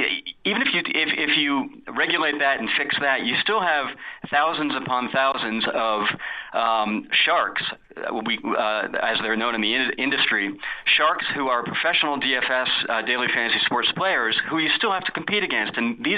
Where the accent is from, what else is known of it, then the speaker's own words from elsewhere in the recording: Boston, Massachusetts, United States; I grew up in and around Boston. I was a lifelong Patriots fan going back to the Jim Plunkett days.